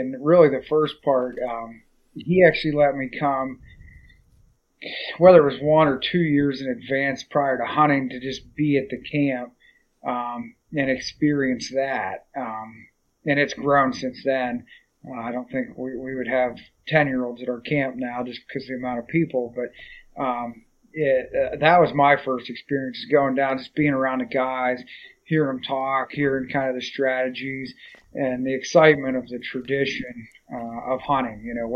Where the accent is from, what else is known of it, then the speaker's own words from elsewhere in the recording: Pennsylvania, United States; I'm actually from Jefferson County, but we've always had a camp. I actually lived there for a while in Clinton County